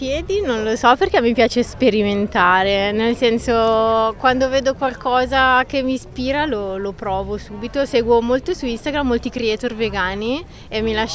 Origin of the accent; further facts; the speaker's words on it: Verbania, Piedmont, Italy; Verbania, Baveno, precisamente sul Lago Maggiore.